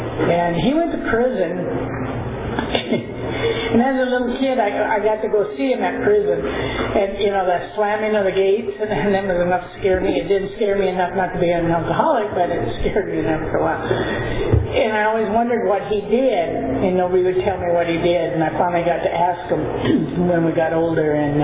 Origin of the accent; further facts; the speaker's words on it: Minnesota, United States; I'm from Minnesota, so the accent will come and it'll stay too, probably. We moved to Minneapolis.